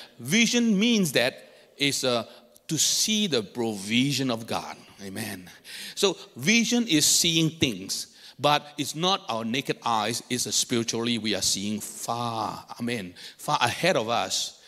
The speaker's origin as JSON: {"language": "English", "country": "Myanmar", "also_born_or_lived": "Singapore", "lives_now": "Canberra, Australia", "said": "We are in Canberra since last year, September. And we are originally from Myanmar, Burma, living in Singapore for 20 years"}